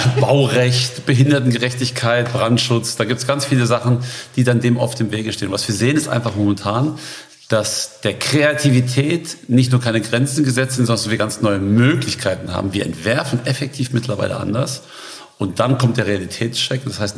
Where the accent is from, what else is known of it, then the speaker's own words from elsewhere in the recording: Frankfurt, Hesse, Germany; ich bin ja Frankfurter, deswegen ist es schön hier zu sein, in Frankfurt geboren, lebe aber schon seit langem nicht mehr in Frankfurt, war aber in Braunschweig an der Uni.